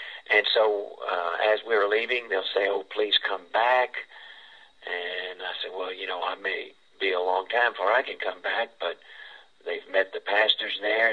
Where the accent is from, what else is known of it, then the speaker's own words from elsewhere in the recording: United States; they just needed an open door just because I was from the United States of America.